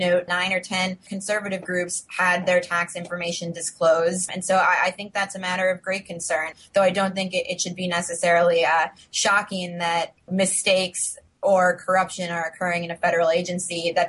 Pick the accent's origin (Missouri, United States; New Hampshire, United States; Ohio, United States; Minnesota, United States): Minnesota, United States; now in New York City, United States; Well, Greg, I'm from Minnesota, so don't pin these guys on me.